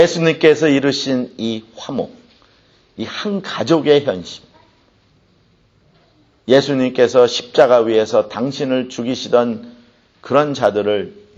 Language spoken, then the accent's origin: Korean; South Korea; 나도 한국 사람인데 너무나 많이 봤어요